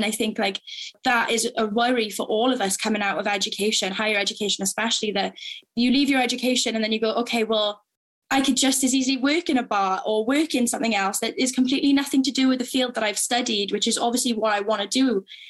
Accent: Wales, United Kingdom; growing up in Wales especially

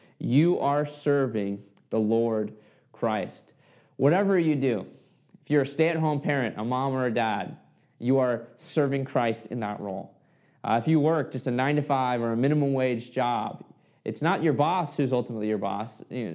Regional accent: Fairbanks, Alaska, United States; I grew up in Fairbanks, Alaska

